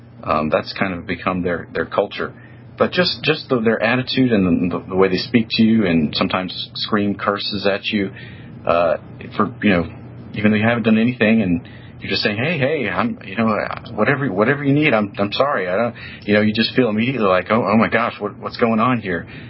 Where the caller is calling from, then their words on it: Baton Rouge, Louisiana, United States; I'm calling from Baton Rouge, Louisiana.